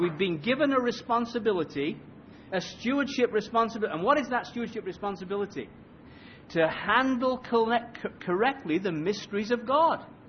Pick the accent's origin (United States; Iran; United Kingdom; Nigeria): United Kingdom; England; You see, I'm an Englishman, as you well know